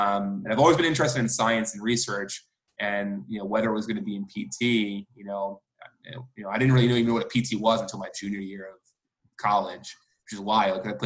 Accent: Philadelphia, Pennsylvania, United States; now in Waco, United States; So I grew up in Philadelphia, went to the University of Miami for physical therapy school.

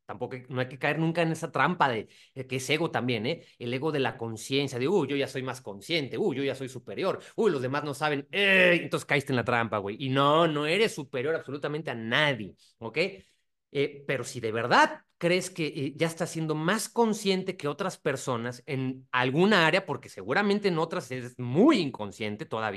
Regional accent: Mexico; born there; Entonces, sí, vivo en México, aquí nací, pero yo entiendo que mi cultura, que mi sangre, que mi pueblo es todo Latinoamérica, ¿no?

